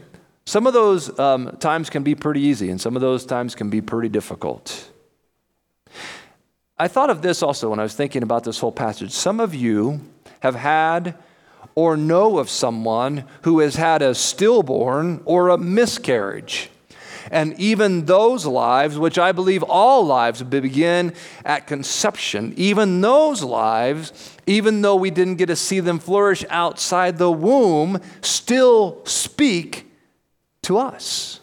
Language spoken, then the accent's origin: English; Oregon City, Oregon, United States; born there; I was born in Oregon City, Oregon.